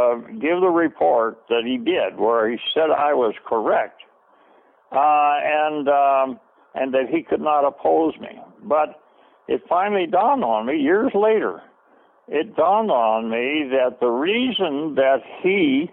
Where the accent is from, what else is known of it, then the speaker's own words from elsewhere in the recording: Montana, United States; I'm just a high school graduate out of a high school in Montana. Montana is my favorite state, my home state.